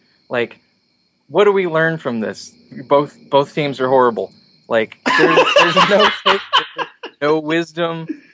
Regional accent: the South, United States; because we're both from the South.

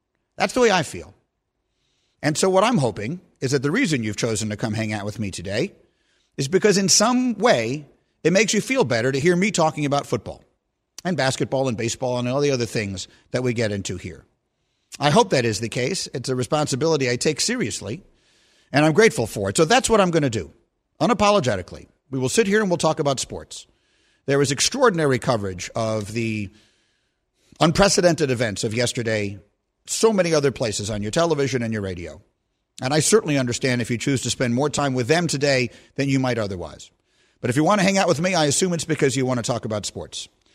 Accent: New York City, New York, United States; also born or lived in Chicago; And I grew up in New York City, and I always anticipated that when I graduated from college, I would move back to New York.

